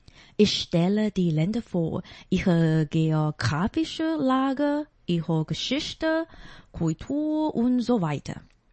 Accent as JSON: {"language": "German", "region": "Taipei", "country": "Taiwan", "second_language": "German", "lives_now": "Dubai, United Arab Emirates", "said": "Ich komme aus Taipei in Taiwan. Ich habe in einer traditionellen Familie gelebt, aber dann hat mein Leben mich um die Welt geführt. Ich habe in Moskau, Peking, Shanghai, Tokio und Dubai gelebt. Jetzt lebe ich in Dubai."}